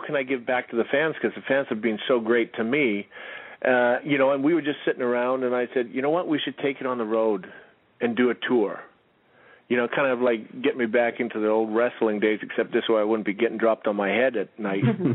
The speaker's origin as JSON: {"language": "English", "town": "Saskatoon", "region": "Saskatchewan", "country": "Canada", "tie": "born or raised there", "said": "I'm starting the tour off in my hometown of Saskatoon, Saskatchewan, Canada."}